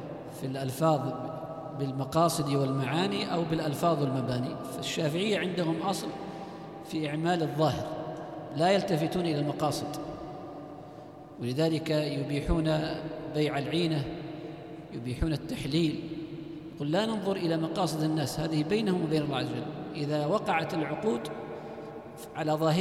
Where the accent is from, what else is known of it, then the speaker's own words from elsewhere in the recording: Bashut, Saudi Arabia; وعندنا باشوت، هذا أرض واسعة. فالبشرى يعني يحصل بها سعة في الخاطر، باشوت الديرة ديرتنا.